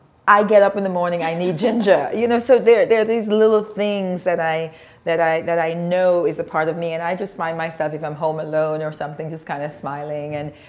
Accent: Grenada; So I grew up in Grenada, which is still the most beautiful place in the world to me.

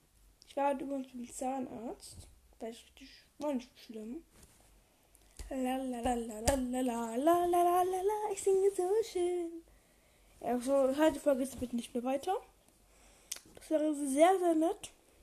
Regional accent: Austria; Ihr wisst, ich bin Österreicher.

